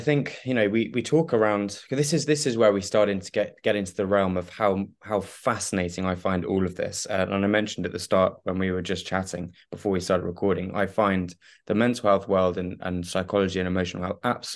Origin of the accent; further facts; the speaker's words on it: South East England, United Kingdom; I grew up in Kent with two other brothers and in the middle of nowhere.